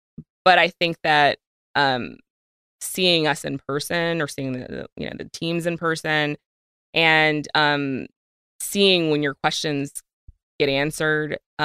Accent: Virginia, United States; I'm 40 years old, so this was a long time ago, granted, but, you know, I grew up in Virginia and I know personally what it feels like to be in a classroom being taught history that whitewashes slavery.

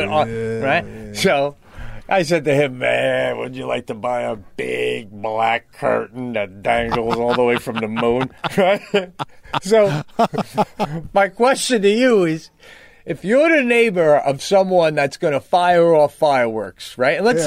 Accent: New York, United States; But I know growing up on Long Island, it was a lot of, you know, cops and firemen

